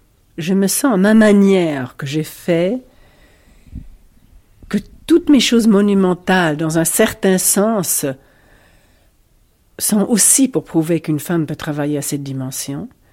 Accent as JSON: {"language": "French", "country": "United States", "lives_now": "Italy", "said": "parce que dès que j'ouvre la bouche, je suis américaine."}